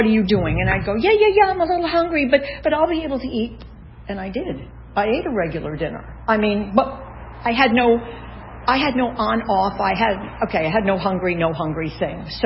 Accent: Midwest, United States; I grew up in the Midwest on a farm, a dairy farm.

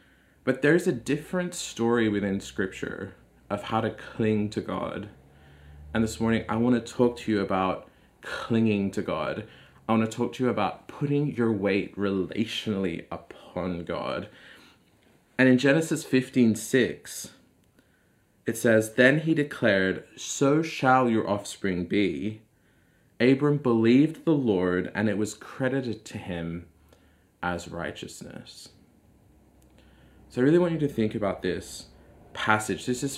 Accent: Sydney, New South Wales, Australia; I grew up in Sydney in the suburbs there, and I went to an all-boys school. It was a conservative Christian school, but in an agnostic household.

